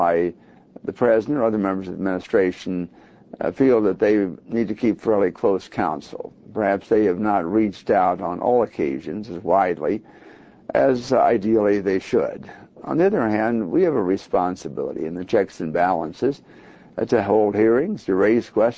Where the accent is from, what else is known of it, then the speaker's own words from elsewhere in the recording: Indianapolis, Indiana, United States; any one of which could have destroyed my hometown of Indianapolis.